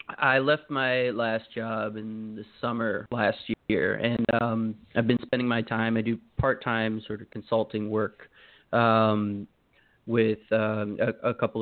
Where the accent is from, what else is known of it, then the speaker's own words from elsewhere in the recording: Maryland, United States; I live in Connecticut now. I grew up in Maryland.